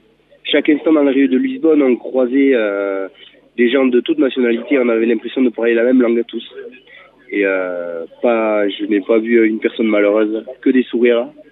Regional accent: Oloron-Sainte-Marie, Nouvelle-Aquitaine, France; Alors moi je suis d'Oloron-Sainte-Marie, c'est plus précisément Guermantin.

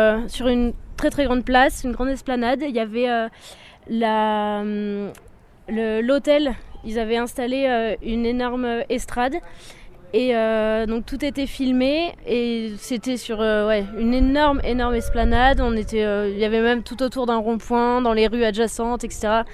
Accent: Saint-Jean-de-Luz, Nouvelle-Aquitaine, France; j'ai 24 ans, je suis du Pays Basque de Saint-Jean-de-Luz

